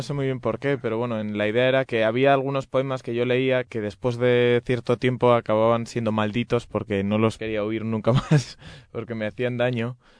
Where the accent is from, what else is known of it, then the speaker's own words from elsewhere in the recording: Madrid, Community of Madrid, Spain; yo también soy de Madrid. Sí. Vivo por Pinar de Chamartín, por Ciudad Lineal.